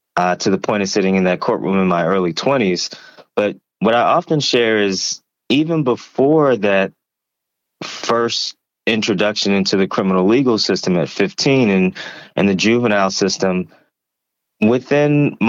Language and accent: English; Ferguson, Missouri, United States; But I grew up in the Ferguson, Missouri area of St. Louis.